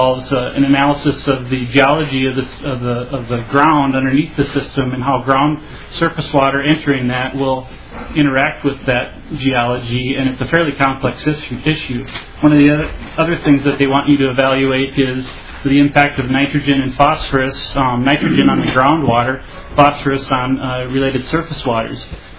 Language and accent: English; North Mankato, Minnesota, United States; I'm from North Mankato, Minnesota.